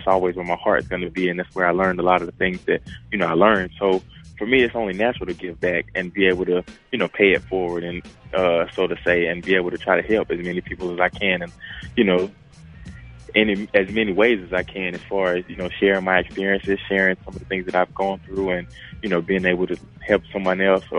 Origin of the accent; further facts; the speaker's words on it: Cartersville, Georgia, United States; growing up in Cartersville, you know, I just felt like that was the thing to do.